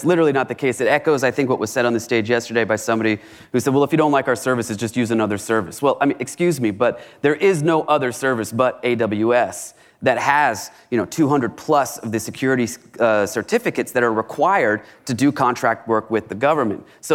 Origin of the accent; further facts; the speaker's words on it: Ireland; now in Dallas, United States; You know, I'm Irish. I'm one of my colleagues as well as Irish. You know, when I went home, I was born there. I was born on the way over, but didn't get the cool accent.